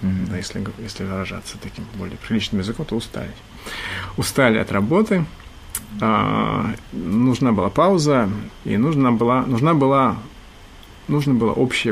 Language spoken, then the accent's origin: Russian; Vladivostok, Primorsky Krai, Russia; я родом из Владивостока, и я здесь, я в Владивостоке родился и вырос.